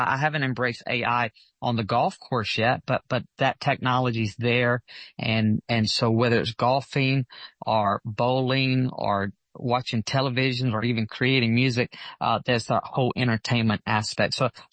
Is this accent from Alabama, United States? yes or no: yes; Alabama, United States; I am from Alabama